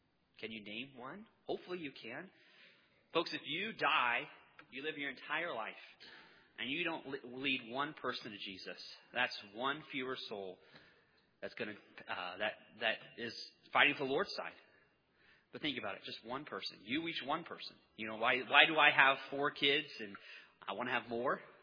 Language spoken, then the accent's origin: English; Bakersfield, California, United States; Like, I'm from Bakersfield, California … Don't you know? I mean, we are country at heart.